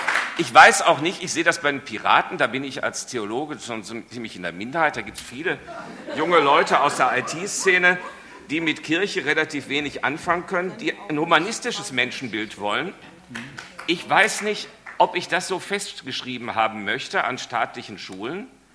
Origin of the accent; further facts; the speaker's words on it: Bielefeld, North Rhine-Westphalia, Germany; Da, wo ich herkomme, in Bielefeld